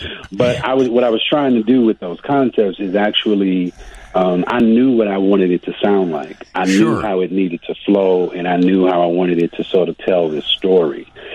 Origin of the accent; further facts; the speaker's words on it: Chicago, Illinois, United States; I was born in Englewood. I'm from Chicago.